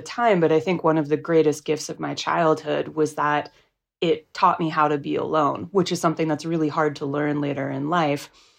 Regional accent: West Coast, United States; Yeah, growing up on the West Coast, I was really fascinated by how much the frontier myth was a part of everything

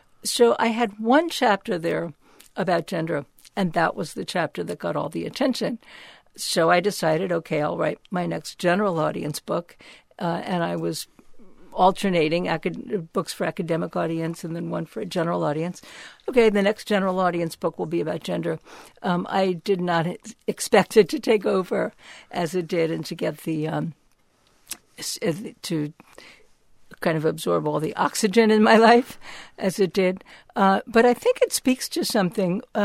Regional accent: Brooklyn, New York, United States; I'm from Brooklyn, New York.

